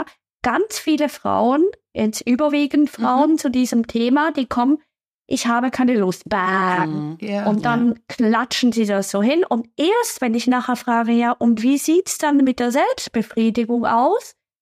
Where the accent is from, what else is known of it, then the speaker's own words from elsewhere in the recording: Switzerland; zumindest bei uns in der Schweiz